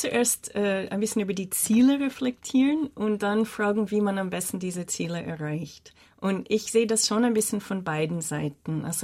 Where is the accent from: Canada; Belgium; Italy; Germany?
Canada; Montreal, Quebec; first language English; German is a second language; Ich bin in Montreal aufgewachsen, in der englischsprachigen Minderheit in einer französischsprachigen Provinz, Quebec.